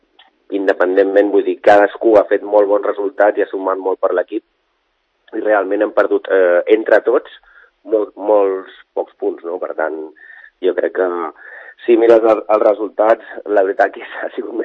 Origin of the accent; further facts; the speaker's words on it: Sant Vicenç dels Horts, Catalonia, Spain; jo soc de Sant Vicenç dels Horts i estic a camí d'Olot i a camí de Sant Vicenç. No? Passo part de la setmana a Olot i part de la setmana a Sant Vicenç.